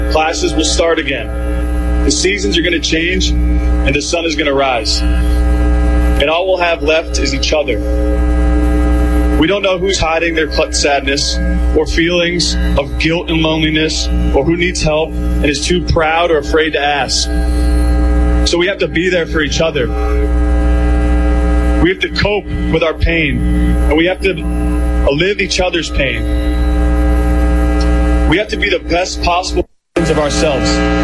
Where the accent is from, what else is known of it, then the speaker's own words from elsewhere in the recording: Parkland, Florida, United States; Look, I'm a baseball player, but I'm also an American. I'm a Floridian, and I'm a Parklander for life.